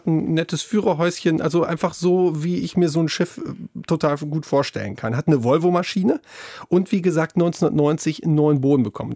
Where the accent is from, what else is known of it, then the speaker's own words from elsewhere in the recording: Wesel, North Rhine-Westphalia, Germany; born there; now in Bonn, Germany; Ich bin am Niederrhein in Wesel geboren, jetzt lebe ich in Bonn.